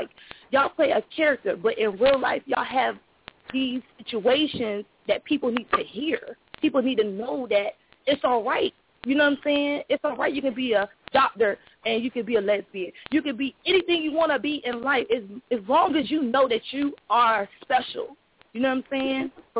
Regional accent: Miami, Florida, United States; growing up in Miami, it's hard.

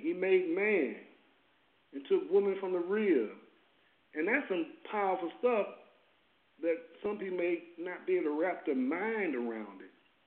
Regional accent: Louisville, Kentucky, United States; moved away; also born or lived in Virginia, United States; Well, yes, I was born in Virginia, raised in Louisville, Kentucky, been in South Florida for the last 40 years

